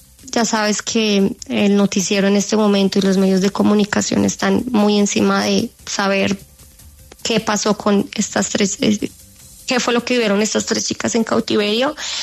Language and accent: Spanish; Colombia; now in Israel; Nosotros como israelíes, yo como colombiana